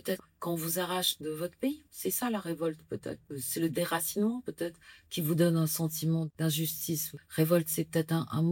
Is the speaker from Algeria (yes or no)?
yes; Algeria; now in France; Alors, j'ai quitté l'Algérie. Bien sûr, la guerre était finie, donc j'ai connu l'indépendance, les premières années d'indépendance algérienne. Et je suis rentrée en France en 68.